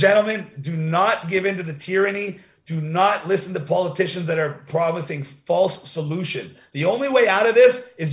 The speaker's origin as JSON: {"language": "English", "country": "Canada", "said": "I want to be able to live my life as a Canadian."}